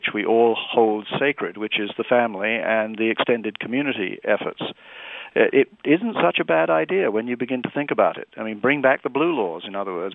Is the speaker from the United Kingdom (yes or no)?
yes; England, United Kingdom; certainly it was true when I was growing up in England